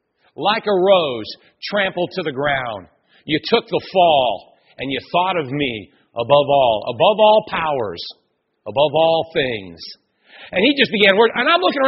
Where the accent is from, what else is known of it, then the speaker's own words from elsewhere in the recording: United States; as an American, as a human being, I couldn't have been more proud of my country